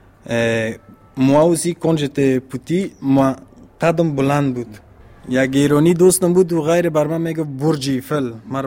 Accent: Afghanistan; French is a second language; now in France; Je viens d'Afghanistan. Je suis en France maintenant. Moi, je suis né en 1992, du mai. Moi, ça fait un an que j'habite en France.

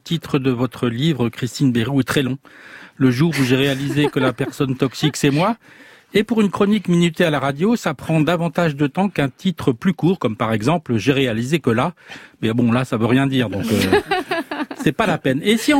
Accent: Brest, Brittany, France; born there; Moi aussi, je suis breton, né à Brest, dans le Léon, sous-préfecture du Finistère située au nord et préfecture maritime.

